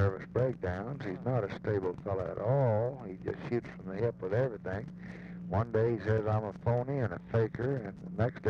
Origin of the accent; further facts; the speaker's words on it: the South, United States; I'm a Southerner.